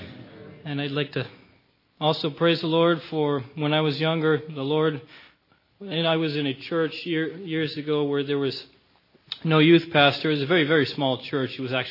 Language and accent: English; Floyd, Virginia, United States; I'm from Floyd, Virginia, and I'm a junior in college this year.